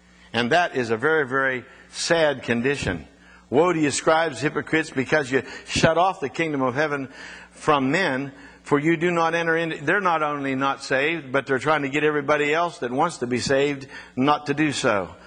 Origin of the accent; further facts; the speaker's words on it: Scottdale, Pennsylvania, United States; And Bob Chambers and I knocked on half the houses in my hometown. I'm serious. He knocked in every house in Scottsdale, Pennsylvania, knocked on every door of every house.